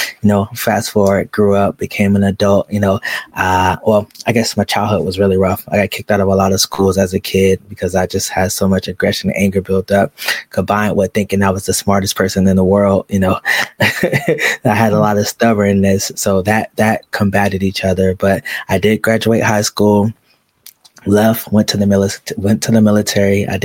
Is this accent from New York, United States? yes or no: no; Jacksonville, Florida, United States; I grew up in Jacksonville, Florida.